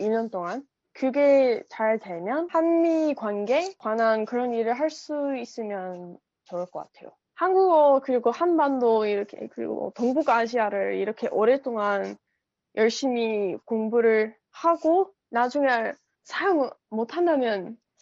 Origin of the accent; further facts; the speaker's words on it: United States; Korean is a second language; 제가 미국 좀 시골에서 자랐기 때문에